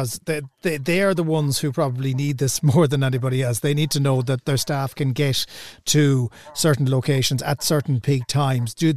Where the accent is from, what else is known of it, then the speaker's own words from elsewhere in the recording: Cork, Munster, Ireland; I know from growing up in Cork